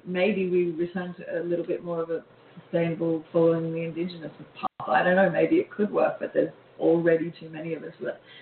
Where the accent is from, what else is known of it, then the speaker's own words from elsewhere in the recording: Australia; They saw it as akin, and we have similar people in Australia. So while I'm not American, I do come here frequently.